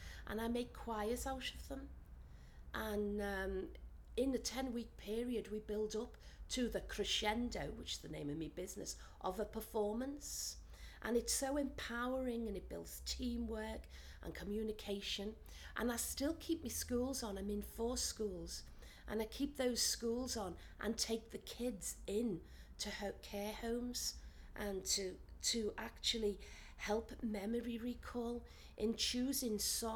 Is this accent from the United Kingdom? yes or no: yes; Liverpool, North West England, United Kingdom; I'm from Liverpool. The best place in the world.